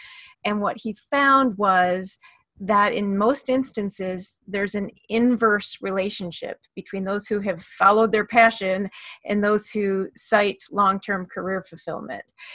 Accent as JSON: {"language": "English", "town": "Detroit", "region": "Michigan", "country": "United States", "tie": "born or raised there", "moved": "as an adult", "lives_now": "Portland, United States", "said": "So I moved to Portland 8 years ago, almost 8 years ago today, from Michigan. I grew up in Metro Detroit, and I had a young daughter at the time"}